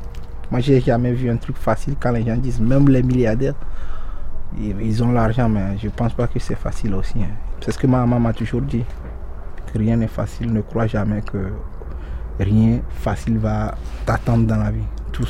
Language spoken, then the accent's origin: French; Nigeria; moved away as an adult; now in Calais, France; Au Nigeria.